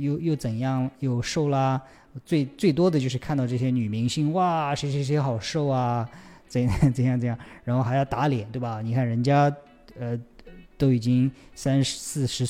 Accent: Jiangsu, China; now in Shanghai, China; 你知道我现在在上海，我的老家是中国的江苏。

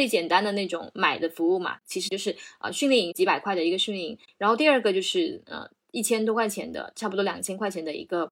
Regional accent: Shantou, Guangdong, China; 我自己是94年的，我是汕头的

